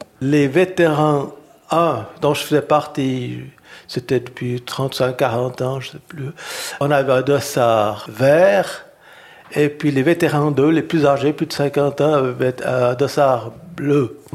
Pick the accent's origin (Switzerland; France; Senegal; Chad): Switzerland; Payerne, Vaud; born there; Et en 1965, je suis revenu à Payerne, donc je suis né à Payerne